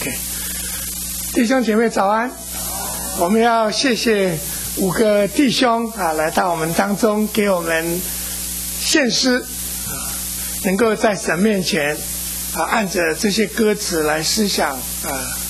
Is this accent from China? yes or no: yes; China; 我们是中国人就是中国人，怎么可能成为以色列人呢？